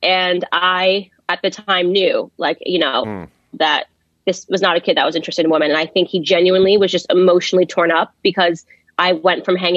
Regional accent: Connecticut, United States; and I'm from Connecticut, and I guess everybody in Connecticut's a billionaire. Right. And so I grew up poor.

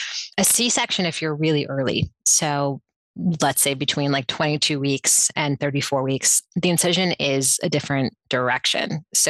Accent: New York City, New York, United States; I mean, I was raised in New York City

